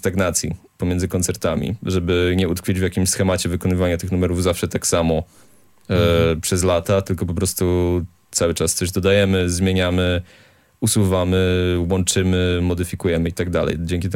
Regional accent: Gdańsk, Pomeranian Voivodeship, Poland; jesteśmy z Gdańska, mieszkamy w Gdańsku

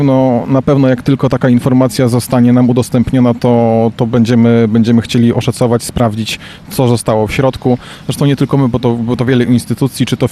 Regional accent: Skórcz, Pomeranian Voivodeship, Poland; Zgadza się, ja również pochodzę ze Skurcza.

